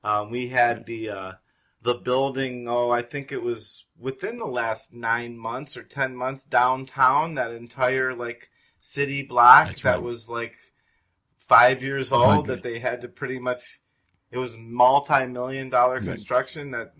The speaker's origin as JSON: {"language": "English", "region": "Ohio", "country": "United States", "said": "I come from Ohio, and so we have pretty extreme weather there as well."}